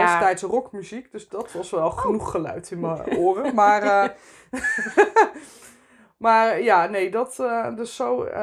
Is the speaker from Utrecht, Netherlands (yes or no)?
yes; Amersfoort, Utrecht, Netherlands; also born or lived in Rotterdam; now in Bergse Hoek, Netherlands; Sinds 5 jaar woon ik in Bergse Hoek, daarvoor Rotterdam. En daarvoor geboren en getogen in Amersfoort. Dus ik heb een reisje gemaakt en naar Zuid-Holland.